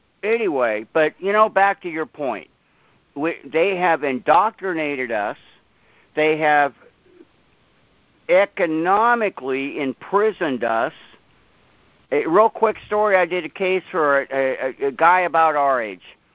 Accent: Scotland, United Kingdom; And, oh, Dan, you know I'm Scottish.

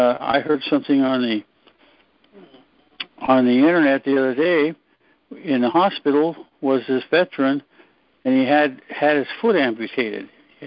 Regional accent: San Diego, California, United States; San Diego.

